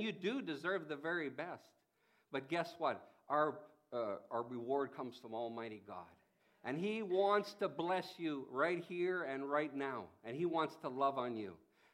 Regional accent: Canada; I'm a Canadian

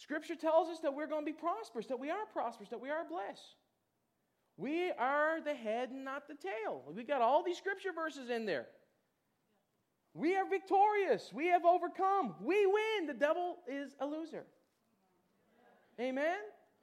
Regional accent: Newfoundland and Labrador, Canada; they've even looked at me and said, " … there's something different about you." I said, "Yeah, I'm a Newfoundlander."

